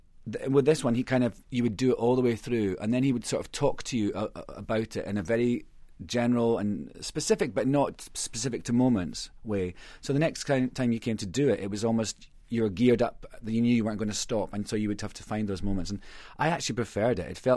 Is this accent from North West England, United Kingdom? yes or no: no; Scotland, United Kingdom; being Scottish